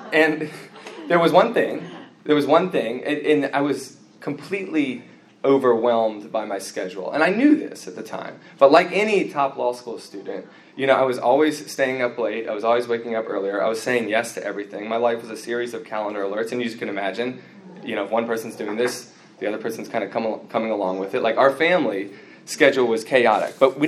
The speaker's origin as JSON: {"language": "English", "country": "United States", "said": "I'm from America, obviously. I felt like I wanted to come back and work here as a missionary."}